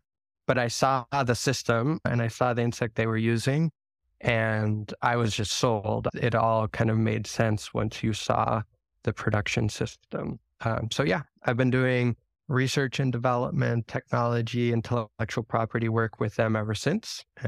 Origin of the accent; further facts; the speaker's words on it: Ecuador; also born or lived in United States; I grew up in Ecuador in South America to American parents, and I had these really amazing surroundings. I lived in a tropical forested area of Ecuador that had a lot of cloud forest.